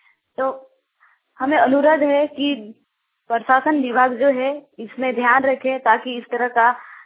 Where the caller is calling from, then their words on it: Jamshedpur, Jharkhand, India; जमशेदपुर प्रखंड के पूर्वी सिंहभूम जिला से बोल रही हूँ। हमारा हमारा गांव में मकर पर्व हो रहा है।